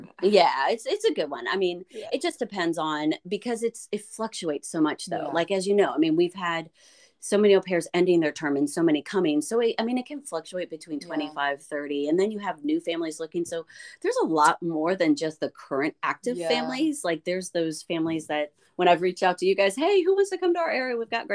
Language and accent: English; St. Louis, Missouri, United States; now in Raleigh, United States; I grew up in St. Louis, mm-hmm. and I've lived in Raleigh for 27 and a half years.